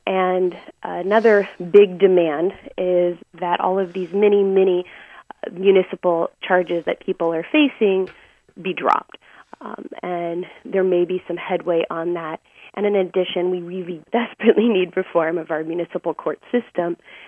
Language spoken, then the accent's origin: English; St. Louis, Missouri, United States; Yes, I do. I'm from the St. Louis area.